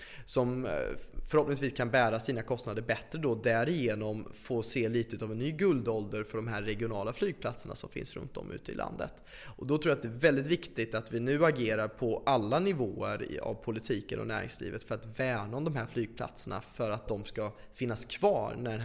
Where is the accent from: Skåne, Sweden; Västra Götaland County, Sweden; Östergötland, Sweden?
Västra Götaland County, Sweden; Skövde; Och jag är från Skövde.